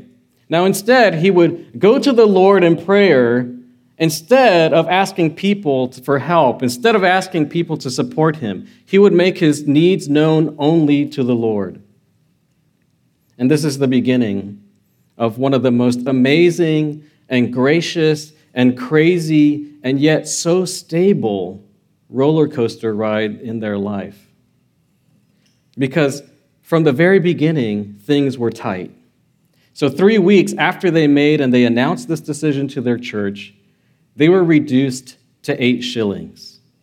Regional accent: United States; All I know is that I'm American.

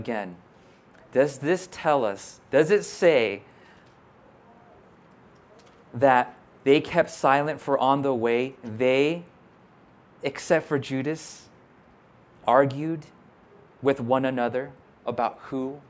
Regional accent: Santa Barbara, California, United States; I'm from Santa Barbara, so I can say that.

